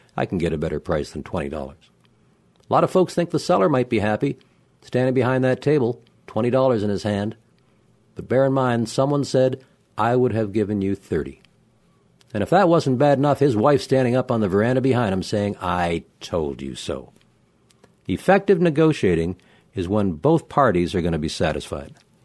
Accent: Toronto, Ontario, Canada; First snowstorm in my hometown of Toronto comes about November sometime.

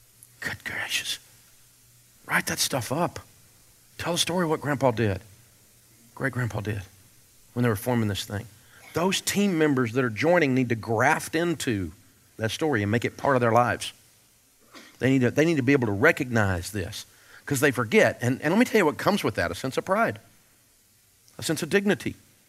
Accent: Nashville, Tennessee, United States; I grew up in Nashville, but I had to go look and see where Rose and Sadler was

